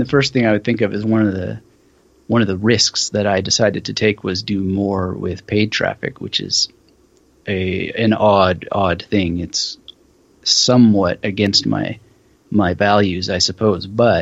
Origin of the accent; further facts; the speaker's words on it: British Columbia, Canada; now in Australia; I mean, I'm from British Columbia originally, so I long for mountains